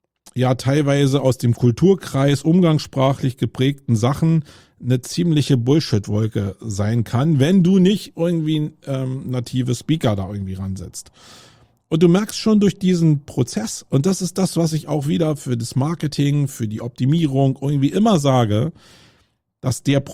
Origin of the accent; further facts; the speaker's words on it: Germany; first language German; ich bin Deutscher und das ist meine Muttersprache